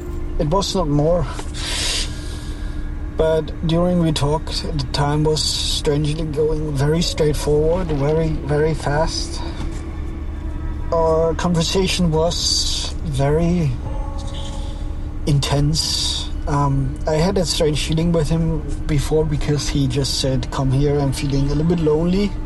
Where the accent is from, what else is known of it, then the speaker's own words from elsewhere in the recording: Germany; moved away as an adult; now in Norway; So anyway, I'm from Germany. I recently moved to Norway. I'm 28 years old.